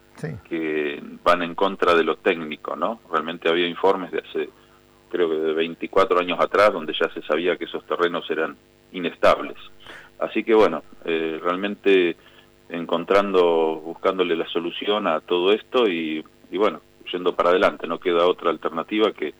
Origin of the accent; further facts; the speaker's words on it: Comodoro Rivadavia, Chubut, Argentina; Yo también de pequeño viví en Comodoro Rivadavia y mi recuerdo de las calles llenas de como de barro del chenque cuando llovía